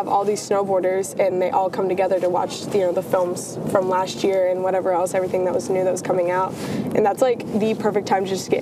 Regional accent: Johnson City, Tennessee, United States; I am from Johnson City, Tennessee, originally. Home mountain is Beach Mountain, and I'm a snowboarder.

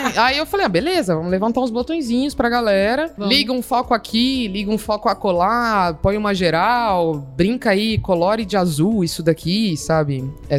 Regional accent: Cuiabá, Mato Grosso, Brazil; born or raised there; also born or lived in Rondônia

